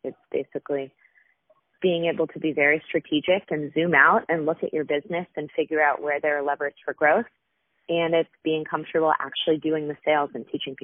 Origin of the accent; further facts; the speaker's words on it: Boston, Massachusetts, United States; I am an East Coaster. So I grew up in Boston.